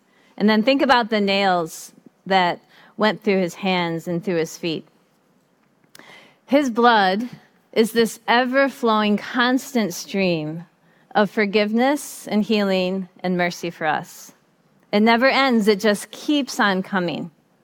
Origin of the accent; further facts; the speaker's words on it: Detroit, Michigan, United States; I love rap. I'm from Detroit